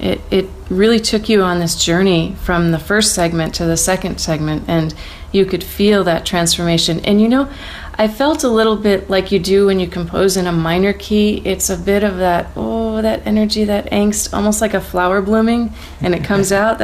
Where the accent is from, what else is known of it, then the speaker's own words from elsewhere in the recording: Auburn, New York, United States; we did an amazing show on William H. Seward in my hometown of Auburn, New York.